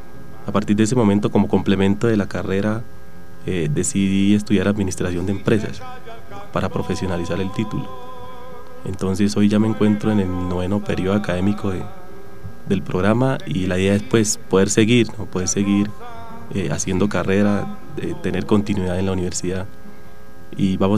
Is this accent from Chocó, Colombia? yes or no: yes; Chocó, Colombia; Nosotros somos un pulmón de Colombia, y por qué no decir del mundo.